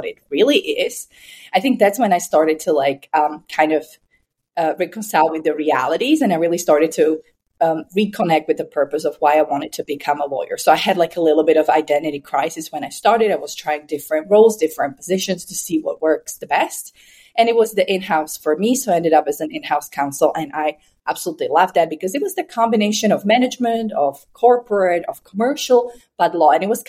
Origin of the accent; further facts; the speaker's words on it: Slovakia; Basically, I grew up in Slovakia, which is in the middle of Europe, and that's where I became a lawyer.